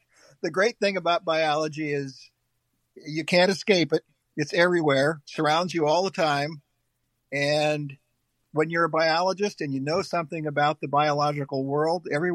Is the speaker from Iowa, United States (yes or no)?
yes; Cedar Rapids, Iowa, United States; I grew up in Cedar Rapids, so I grew up.